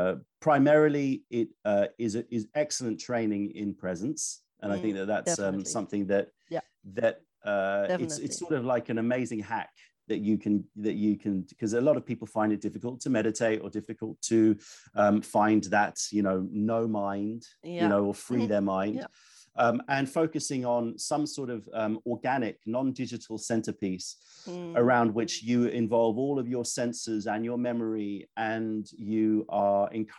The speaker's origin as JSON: {"language": "English", "region": "London", "country": "United Kingdom", "tie": "born there", "also_born_or_lived": "New York", "said": "I'm a city boy. I was born in London and studied in New York, you know, so like I love cities."}